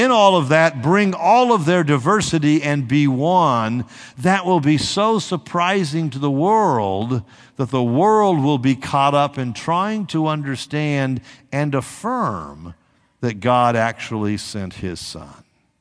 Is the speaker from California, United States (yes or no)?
yes; California, United States; I came from Southern California where I drive a 4,000-pound car down a freeway at 70 or 80 miles an hour.